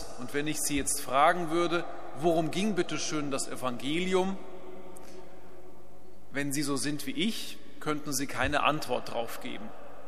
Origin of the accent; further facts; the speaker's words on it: Bavaria, Germany; Als Oberbayer tut man das nicht.